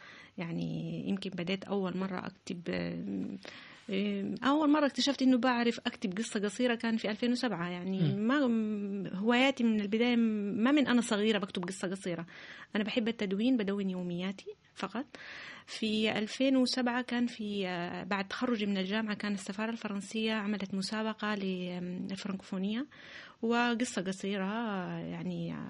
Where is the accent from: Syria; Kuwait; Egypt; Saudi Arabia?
Kuwait; Kuwait City; أنا في فترة من حياتي عشت طفولتي الأولى في الكويت. يعني أول ما فتحت عيني على المدرسة الابتدائية في مدينة الكويت، وكان حلمي إنه أرجع للكويت،